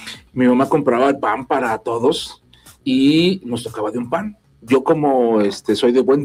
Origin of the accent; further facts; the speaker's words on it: Jojutla, Morelos, Mexico; Yo soy de Jojutla, somos de Jojutla, aquí, ¿quién no come pan?